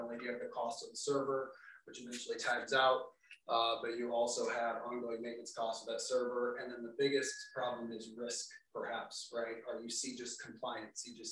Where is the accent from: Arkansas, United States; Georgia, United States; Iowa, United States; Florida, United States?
Iowa, United States; Des Moines; Actually, I'm from Des Moines, not Minneapolis.